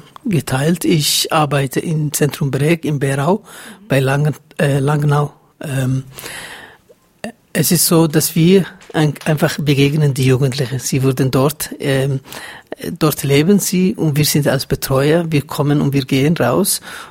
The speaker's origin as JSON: {"language": "German", "country": "Somalia", "second_language": "German", "said": "ich komme aus Südsomalien oder Somalien, ein Ort, wo Jahrzehnte Bürgerkrieg geherrscht hat."}